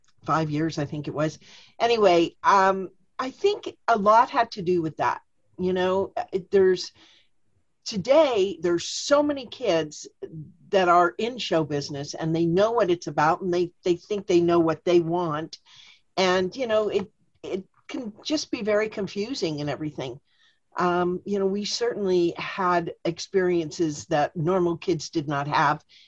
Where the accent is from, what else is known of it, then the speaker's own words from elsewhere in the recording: England, United Kingdom; born there; I was born in England. My parents were very British